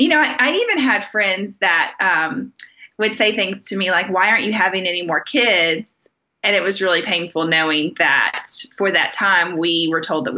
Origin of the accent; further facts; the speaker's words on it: Charlotte, North Carolina, United States; I'm from North Carolina, the Charlotte area.